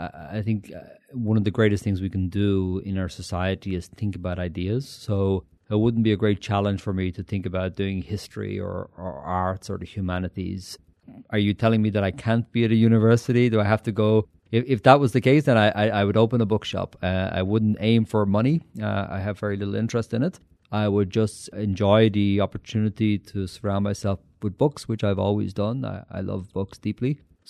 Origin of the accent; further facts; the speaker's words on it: Ireland; I grew up in Ireland